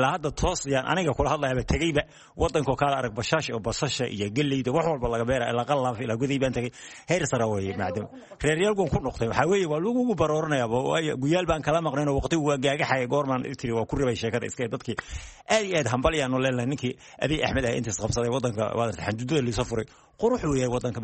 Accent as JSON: {"language": "Somali", "town": "Kelafo", "region": "Somali Region", "country": "Ethiopia", "lives_now": "Bosaso, Somalia", "said": "qallaafe ayaan ka imid degmadii hore, lug baanan aga imid"}